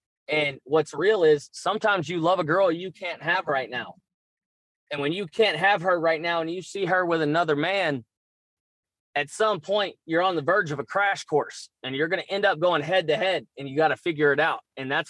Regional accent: the South, United States; But to make it short, I am a man who has grown up and been born and raised in the South.

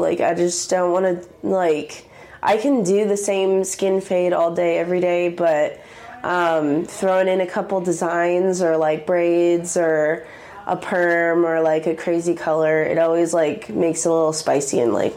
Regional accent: Duvall, Washington, United States; So I usually tell tell people I'm from Seattle, but I'm actually from this little town nobody's heard of called Duval in Washington State. It's about 45 minutes east of Seattle, and it's in the sticks.

